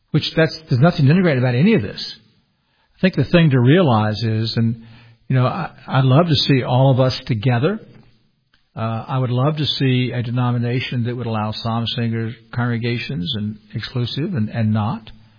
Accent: the South, United States; I'm most comfortable in the PCA culturally because I'm a Southerner.

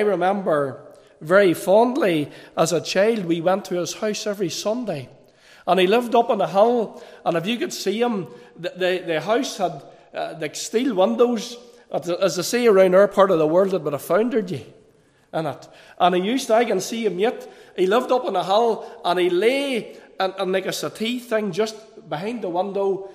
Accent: Cookstown, Northern Ireland, United Kingdom; now in Magherafelt, United Kingdom; I was brought up in the town of Cookstown. I live in Macrofelt now, but I was brought up in Cookstown.

